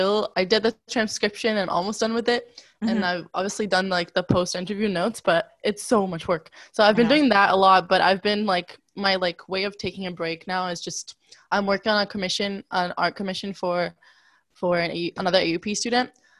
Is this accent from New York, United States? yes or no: yes; New York, United States; And when I grew up in New York, like I realized it more because of the difference.